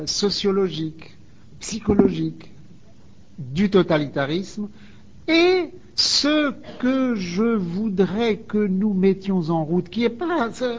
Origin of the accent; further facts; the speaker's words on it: France; Enfin, je suis français.